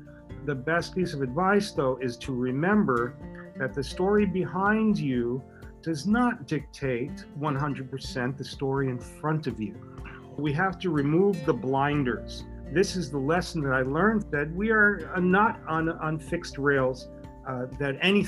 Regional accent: New York City, New York, United States; I grew up on Houston Street and the East River Drive in the Lower East Side of Manhattan in the early 1960s.

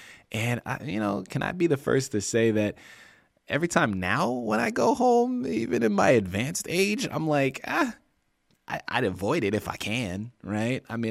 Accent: East Coast, United States; I mean, well, I'm from the East Coast, right? I live in Southern California now and have been for almost two decades.

